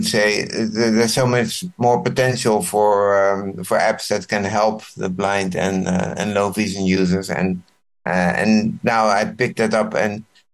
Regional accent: Netherlands; moved away as an adult; now in India; I'm originally from the Netherlands. I studied there, did a technical study in Delft University, and then I moved around the world implementing IT systems in different places around the world.

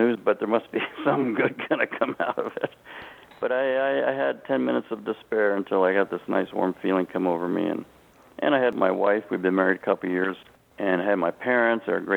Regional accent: Panama Canal Zone, Panama; moved away as an adult; now in United States; born and raised in the Panama Canal Zone in Central America, 1950, went through high school there, and a year at junior college.

